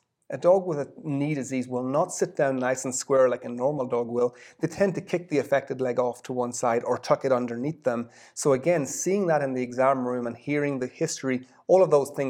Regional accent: Leinster, Ireland; Well, I'm from Ireland, so I grew up in a small town in rural Ireland outside of Dublin

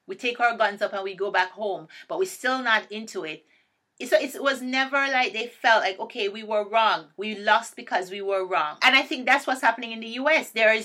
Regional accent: Jamaica; speaking as a Jamaican, America has done a lot of things in the Caribbean, in Jamaica, in my country specifically

